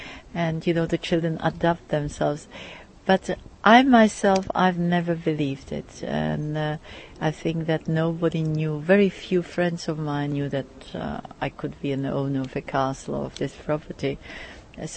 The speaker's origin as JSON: {"language": "English", "region": "South Bohemian Region", "country": "Czechia", "said": "I'm from Southern Bohemia, I think the nicest part of Czech Republic is the Southern Bohemia. I believe it's very green. It's the lakes which make it, and I think it's beautiful as a countryside"}